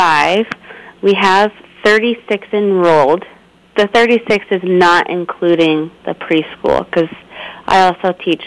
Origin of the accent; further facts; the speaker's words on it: Panora, Iowa, United States; I graduated from Panora in 2012, and I grew up in Panora, and then I live just right outside of Guthrie.